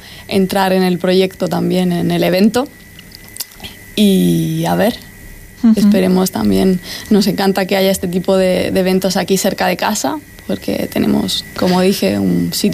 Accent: Barcelona, Catalonia, Spain; also born or lived in Fuerteventura / London / Amsterdam; mi madre es italiana, mi padre es canario, yo nací aquí en Fuerteventura y crecí fuera, realmente crecí fuera, en Barcelona, luego estudié en Londres, estuve un poco, bueno, pues trabajando en Ámsterdam y luego ya decidí volver.

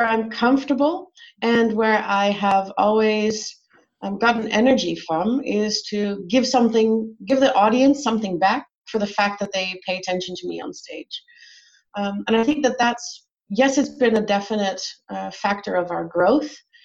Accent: United States; now in Netherlands; I'm American, but have been living in the Netherlands for more than half my life now. So all of my higher education and work years have been here in Europe.

